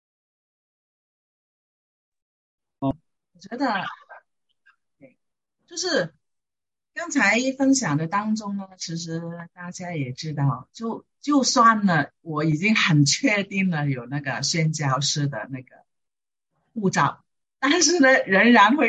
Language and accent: Chinese; China; born there; 而且我是在中国出生的，所以呢，我在对中国呢，其实有一种感情